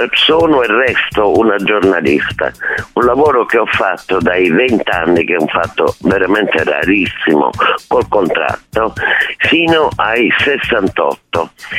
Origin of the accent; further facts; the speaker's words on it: Rome, Lazio, Italy; also born or lived in Naples; perché io ho vissuto sempre a Roma, ma sono nata a Napoli.